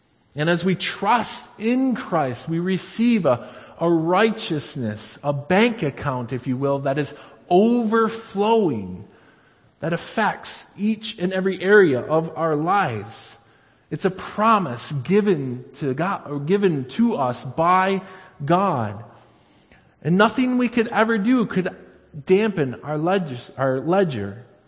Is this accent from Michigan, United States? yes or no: yes; Michigan, United States; moved away as an adult; now in Canada; But of course, I come from Michigan. Growing up there all my life until 5 years ago.